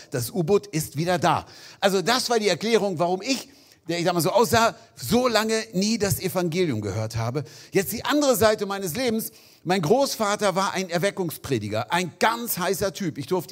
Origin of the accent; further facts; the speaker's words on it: Hanover, Lower Saxony, Germany; Ich komme aus Hannover